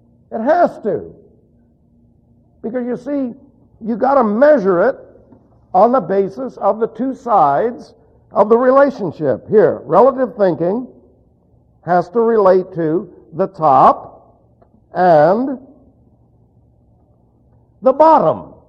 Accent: New York City, New York, United States; I was raised in New York City, plus I had a non-academic high school training

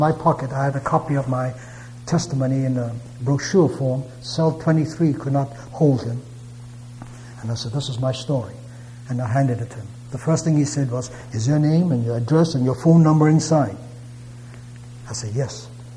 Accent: Shanghai, China; English is a second language; I'm also from Shanghai, and I've also been to a prison and to a labor camp." I spoke to him in Shanghai dialect.

